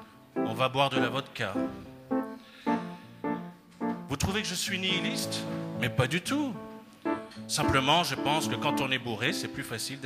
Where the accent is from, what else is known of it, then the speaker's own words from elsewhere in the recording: Libreville, Estuaire, Gabon; moi je viens du Gabon, de Libreville, la capitale économique du Gabon.